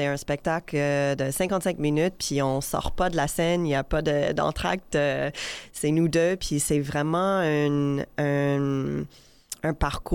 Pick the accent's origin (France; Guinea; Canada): Canada; born there; en tant que minorité visible, mes parents qui viennent d'Afrique, mes ancêtres qui viennent de l'Inde, moi, je suis née au Canada.